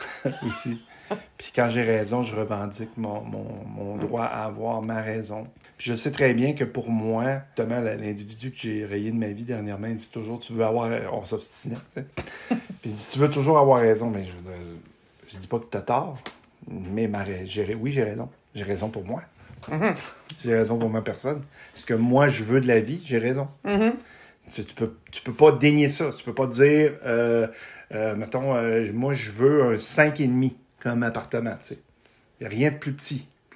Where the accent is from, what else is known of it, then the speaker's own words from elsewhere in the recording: Quebec, Canada; parce que je viens de la région de Québec...